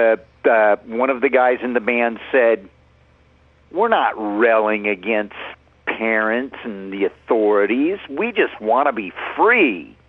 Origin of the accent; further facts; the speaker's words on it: California, United States; We come from Southern California.